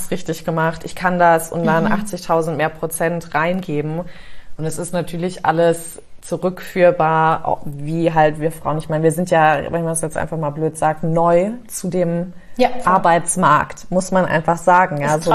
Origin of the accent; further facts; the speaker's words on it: New York, United States; also born or lived in Canada; Ich bin ja in New York aufgewachsen oder als ich jetzt lange in Kanada war, da waren Fehler so willkommen geheißen.